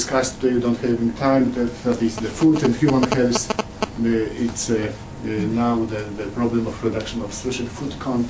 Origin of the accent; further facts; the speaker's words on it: Olsztyn, Warmian-Masurian Voivodeship, Poland; And I am from Olsztyn. It's the Olsztyn on the northeastern part of Poland.